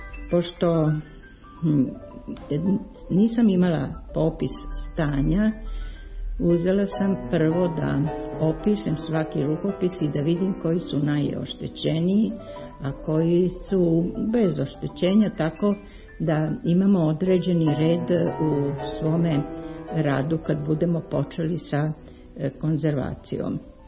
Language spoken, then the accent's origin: Serbian; Belgrade, Serbia; Rođena sam u Beogradu. Osnovnu školu kao i gimnaziju također sam završila u Beogradu. Studirala sam tehnologiju na univerzitetu u Beogradu.